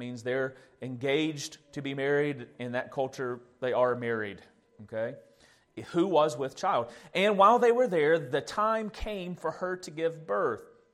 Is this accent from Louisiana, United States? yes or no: no; Watertown, Tennessee, United States; Shop Springs or my hometown, Watertown, or maybe Brush Creek over in DeKalb County, I mean, or really Smith County.